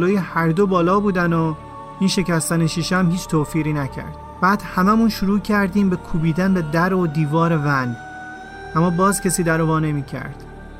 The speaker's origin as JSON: {"language": "Persian", "country": "Syria", "said": "پرسید اهل کجایی؟ و من گفتم سوریم. سوری."}